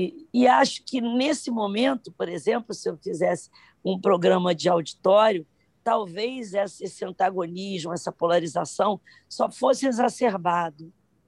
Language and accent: Portuguese; Rio de Janeiro, Brazil; Eu sou carioca, e o jeito de andar, o corpo, né?